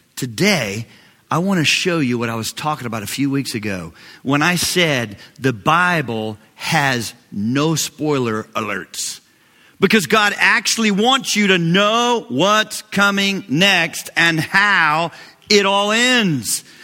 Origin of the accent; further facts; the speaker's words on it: Knoxville, Tennessee, United States; I grew up in Knoxville. I sold Cokes at Neyland Stadium just so I could get in free